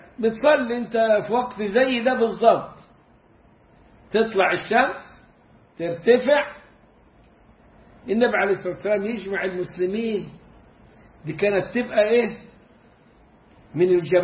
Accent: Egypt; moved away

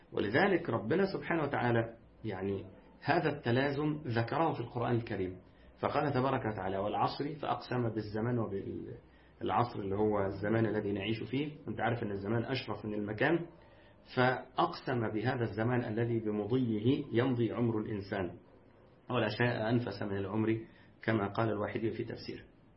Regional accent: Egypt; وها أنتم ترون عندنا في مصر يعني جندي الباطل

